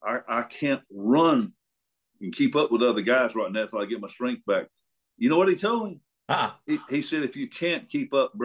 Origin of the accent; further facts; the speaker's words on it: Columbus, Georgia, United States; I was born and raised in Columbus. I started going to the matches when I was like 5 years old.